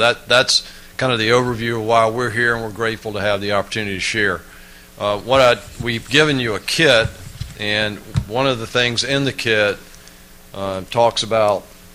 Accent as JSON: {"language": "English", "region": "Florida", "country": "United States", "said": "We are from Florida, and there's a little storm out in the Atlantic Ocean that John and I are trying to make a 125 flight with Southwest to get back to Orlando."}